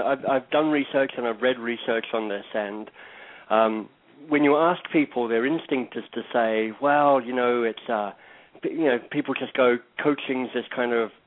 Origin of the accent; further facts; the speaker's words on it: Australia; also born or lived in Boston / London; now in Toronto, Canada; I am based in Toronto, Canada, although I got there via time in Boston, time in London and other places in the UK, and I'm originally from Australia.